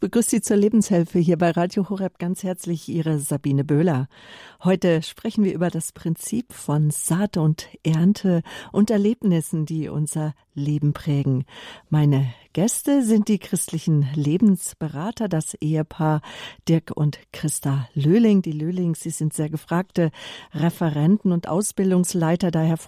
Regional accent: Hesse, Germany; born there; weil ich ja gebürtige Hessin bin. Aber bei uns in Bayern sagt man Grüß Gott

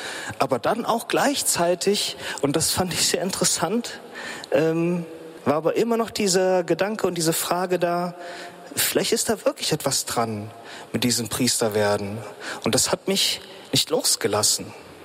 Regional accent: Bad Hersfeld, Hesse, Germany; mein Heimatpfarrer aus Bad Hersfeld, da wo ich herkomme, eine Kleinstadt, in der ich aufgewachsen bin.

